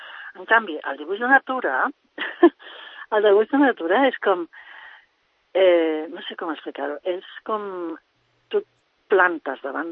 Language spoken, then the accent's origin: Catalan; Barcelona, Catalonia, Spain; now in Sant Cugat, Spain; Jo sóc de Barcelona, però no tornaria a viure a Barcelona ni que em paguessin.